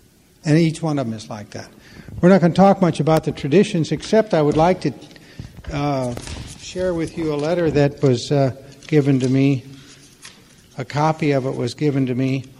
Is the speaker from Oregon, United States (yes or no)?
no; Billings, Montana, United States; I was brought up in the Church of the Air in Billings, Montana